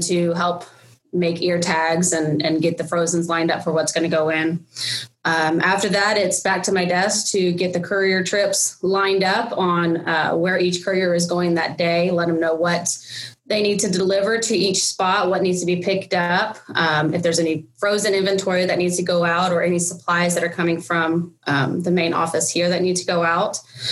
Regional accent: Texas, United States; I am originally from Texas.

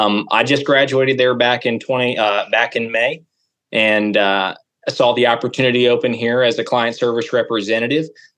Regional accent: Adamstown, Maryland, United States; I grew up in Adamstown, Maryland, where my family owns and operates Crawford Show Cattle.

